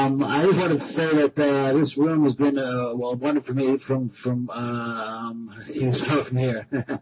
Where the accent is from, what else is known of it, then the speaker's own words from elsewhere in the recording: Amsterdam, North Holland, Netherlands; Maybe it's because I'm from Amsterdam or something.